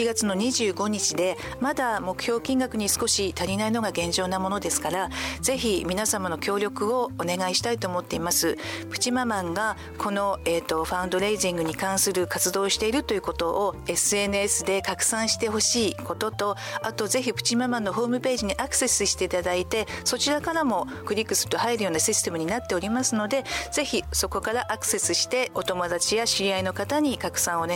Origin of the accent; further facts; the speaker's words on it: Koriyama, Fukushima, Japan; 地元郡山で子育てをしている親子に寄り添うっていう意味で平成17年から立ち上げました。